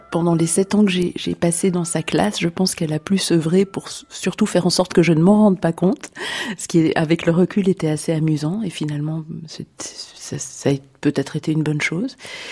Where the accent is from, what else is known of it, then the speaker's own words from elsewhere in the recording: Le Chambon-Feugerolles, Auvergne-Rhône-Alpes, France; also born or lived in Firminy; je suis née à Firminy parce que l'hôpital était à Firminy, mais j'ai grandi au Chambon-Feugerolles, qui est une petite ville qui se situe entre Firminy et Saint-Étienne.